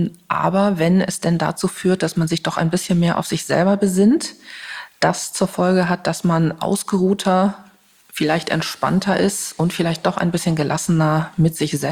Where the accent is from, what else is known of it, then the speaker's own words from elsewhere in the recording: Germany; Was für mich schön ist als Deutsche, ist vielleicht für jemand anders völlig langweilig.